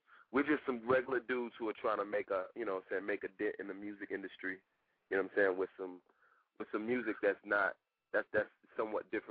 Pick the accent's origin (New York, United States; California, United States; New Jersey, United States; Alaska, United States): California, United States; Yo, man, I'm a dude from California, grew up in California